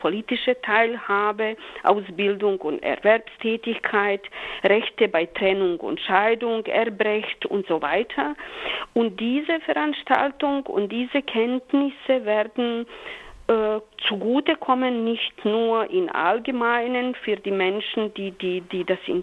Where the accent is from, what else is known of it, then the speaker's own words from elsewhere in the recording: Bosnia & Herzegovina; also Ex-Jugoslawien bzw. Bosnien-Herzegowina, da komme ich